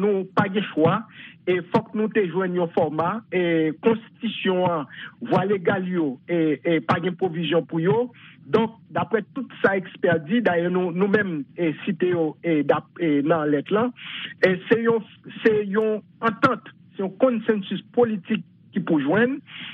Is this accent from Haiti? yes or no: yes; Haiti; nous voulons rester comme acteur en tant qu'haïtien, pas des haïtiens dehors, haïtiens dedans.